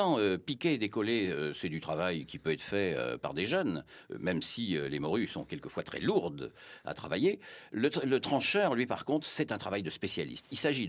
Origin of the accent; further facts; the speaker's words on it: Saint-Malo, Brittany, France; on dit piquer chez nous à Saint-Malo.